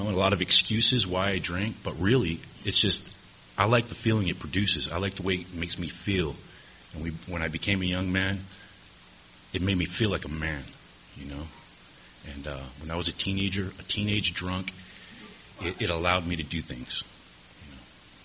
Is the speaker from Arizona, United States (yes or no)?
no; Imperial Beach, California, United States; I started going to South Bay Pioneers down in Chula Vista because I was from Imperial Beach. But I wanted to get the hell out of Imperial Beach